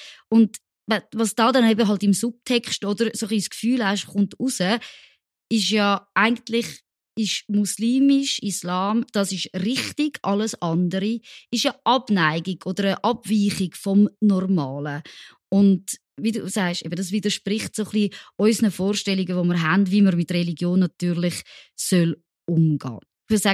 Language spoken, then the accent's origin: German; Switzerland; wo ja auch total so in unserem Verständnis als Schweizer widerspricht